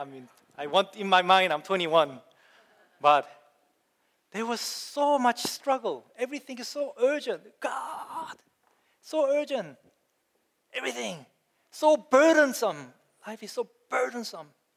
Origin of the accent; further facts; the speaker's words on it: South Korea; I come from Korea. We have this culture of humility